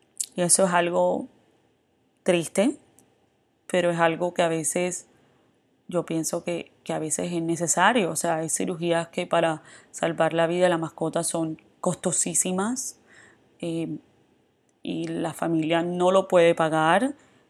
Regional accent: Colombia; now in United States; por lo menos aquí en los Estados Unidos, si tú no las pagas, porque yo siempre veo bastante, yo soy colombiana

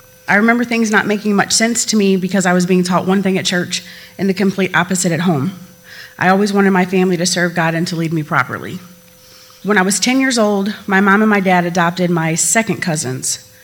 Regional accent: Duplo, Illinois, United States; I was raised in Duplo, Illinois. I live with my dad, my mom, and my older sister.

